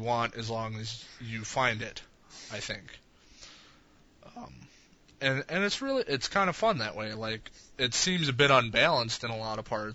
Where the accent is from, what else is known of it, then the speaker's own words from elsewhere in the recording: United States; Sorry, I am American.